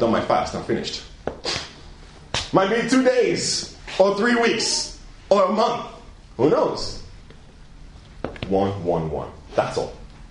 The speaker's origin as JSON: {"language": "English", "country": "Nigeria", "tie": "born there", "said": "I was born in Nigeria, right?"}